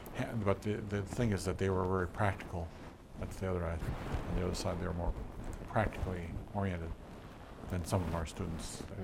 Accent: Wisconsin, United States; I was familiar with the eastern Wisconsin agriculture where I grew up

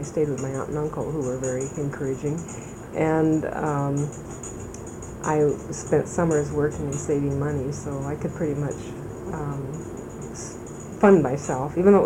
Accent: South Dakota, United States; I was born in South Dakota, and it was in the 40s. I grew up on a farm. My parents did not go to college. I had a brother who was 2 years older.

